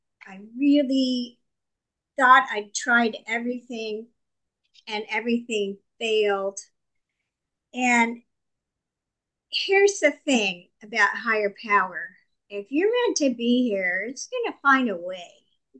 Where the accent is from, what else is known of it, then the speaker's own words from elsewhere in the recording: Hawaii, United States; I want to share something with you from Hawaii, since I am from Hawaii.